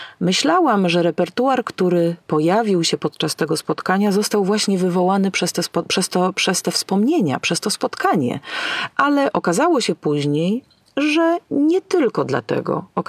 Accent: Warsaw, Masovian Voivodeship, Poland; Urodziłam się i mieszkam w Warszawie, ale od przeszło 7 lat jeżdżę na Kurpie Zielone do wsi Bandysie

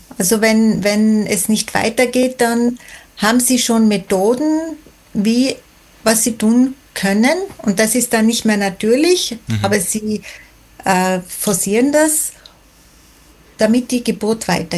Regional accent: Schwendau, Tyrol, Austria; born there; Ich bin in Schwendau geboren, aha, okay. Das ist ganz ein kleiner Ort zwischen Meierhofen und Ibach.

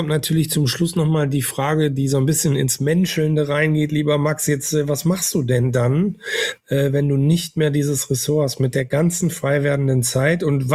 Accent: Northern Germany, Germany; Ich bin ja ein Norddeutscher.

